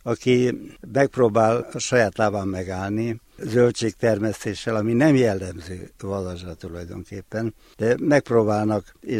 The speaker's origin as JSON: {"language": "Hungarian", "town": "Havadtő", "region": "Mureș County", "country": "Romania", "tie": "born or raised there", "said": "Édesapám tanító lévén tanított Havattőn, és ott nőttem fel."}